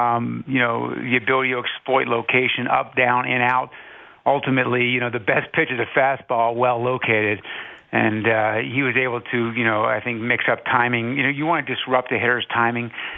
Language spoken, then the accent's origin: English; Baltimore, Maryland, United States; I went through that evolution as a kid growing up in Baltimore